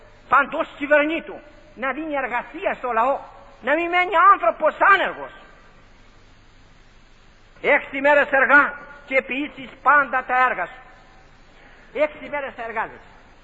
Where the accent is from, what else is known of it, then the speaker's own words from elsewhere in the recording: South Aegean, Greece; Είμαι από ένα μικρό χωριό. Στα χρόνια μου, το χωριό μου, σε ένα νησί των Κυκλάδων, είχε 2.000 κόσμο. Τώρα έχει μόνο 700.